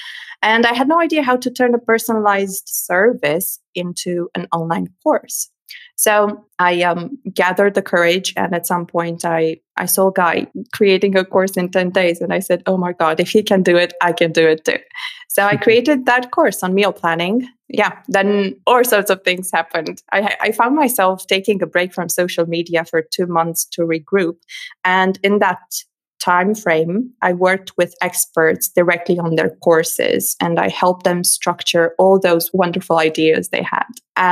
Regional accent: Romania; English is a second language; now in Germany; I'm originally from Romania and my business started in Romania. Okay. At the point when I decided to create the course, I had already moved to Germany

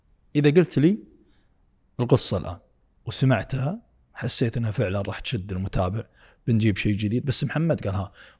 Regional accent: Kuwait; لا لهجتنا كذلك نتكلم نفس القبائل اللي موجودة في السعودية. القبائل اللي موجودة في الكويت تكلم نفس القبائل اللي موجودة في السعودية لهجة واحدة.

